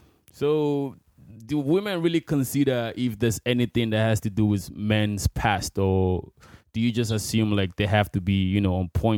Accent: Nigeria; I'm from Nigeria, right?

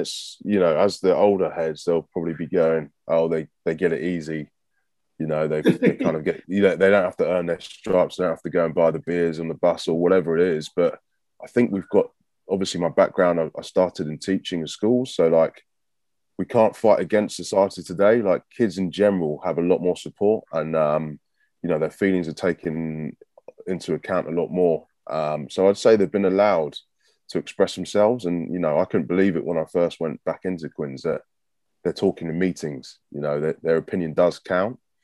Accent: London, United Kingdom; as a young lad growing up in London

